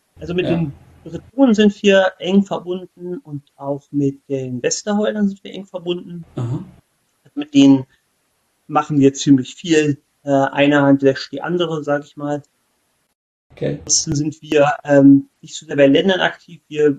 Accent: Berlin, Germany; now in Celle, Germany; ich bin zwar aus Berlin, okay, mittlerweile wohne ich auch in der Nähe von Celle

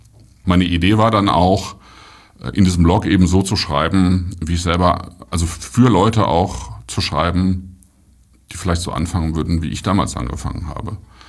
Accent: North Rhine-Westphalia, Germany; Aber wenn ich dann mal am Niederrhein war, also das ist eigentlich meine Heimat

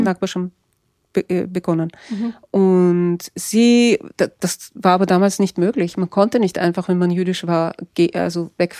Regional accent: Vienna, Austria; born there; ich bin eben in Wien geboren, aber meine Großmutter und meine Urgroßmutter mussten 1938 aus Wien fliehen, weil sie jüdisch waren.

